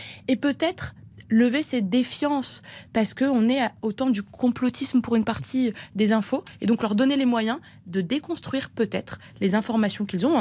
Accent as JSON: {"language": "French", "region": "Centre-Val de Loire", "country": "France", "tie": "born there", "said": "Il se trouve que mes deux parents sont nés au Maroc, que je suis née dans le Loir-et-Cher"}